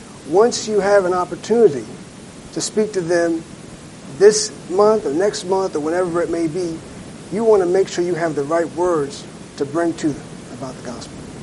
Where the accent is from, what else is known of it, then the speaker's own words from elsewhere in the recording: Jacksonville, Florida, United States; I'm from Jacksonville, just to be clear. Before, you said Tallahassee. I worked in Tallahassee before I moved down here.